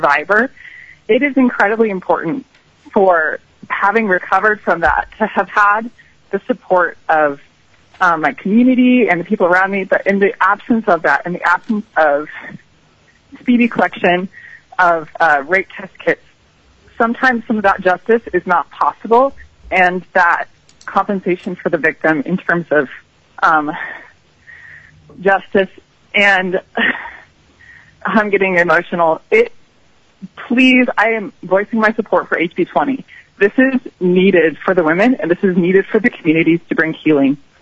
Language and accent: English; Montana, United States; now in Pasadena, United States; I'm actually originally from Montana, but I currently live in Pasadena, California for work as well.